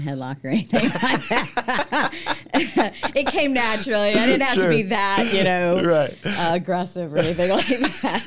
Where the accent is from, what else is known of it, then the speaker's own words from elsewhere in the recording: Mobile, Alabama, United States; I'm originally from Mobile. I've done Mardi Gras. I've ridden in the float.